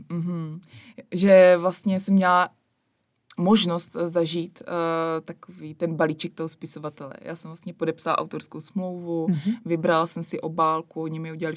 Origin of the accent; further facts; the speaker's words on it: Krnov, Moravian-Silesian Region, Czechia; A my jsme vlastně 3 kamarádky z Krnova, rodačky z Krnova. Teďka každá bydlíme jinde.